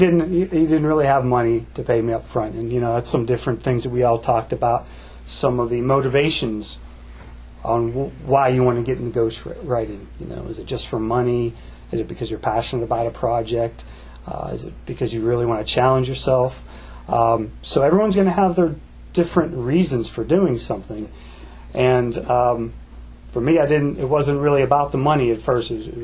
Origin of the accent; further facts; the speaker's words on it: Poland; You know, I'm from Poland.